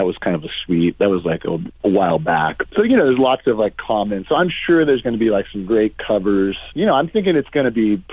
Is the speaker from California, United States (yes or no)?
yes; California, United States; Growing up in the Bay Area, though, I definitely, Tahoe was always a place to go.